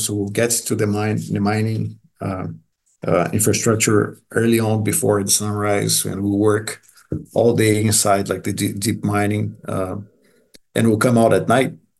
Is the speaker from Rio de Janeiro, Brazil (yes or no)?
yes; Rio de Janeiro, Brazil; English is a second language; also born or lived in São Paulo; I'm originally from Brazil. That's where I was born and grew up. I was born in the state of São Paulo, and then I moved to Rio de Janeiro when I was young. And over there is where I went to school